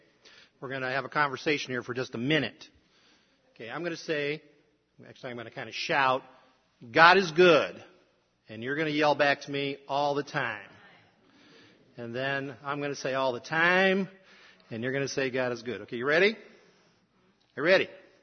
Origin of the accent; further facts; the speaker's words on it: Lansing, Michigan, United States; Now, I grew up in Lansing, Michigan, where they, back in my day, they made Oldsmobiles.